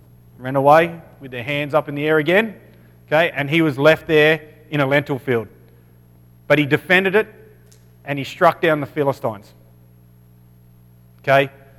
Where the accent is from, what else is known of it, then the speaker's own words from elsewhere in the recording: Australia; accent: Australian; With my Australian accent?